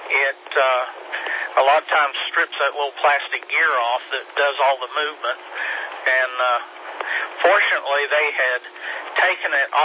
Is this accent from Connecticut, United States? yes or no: no; Asheville, North Carolina, United States; I'm from Asheville